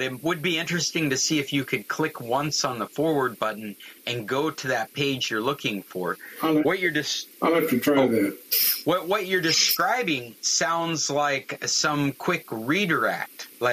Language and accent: English; Alaska, United States; Those are the kinds of jumps in prices in oil barrels that I remember from my youth growing up in Alaska.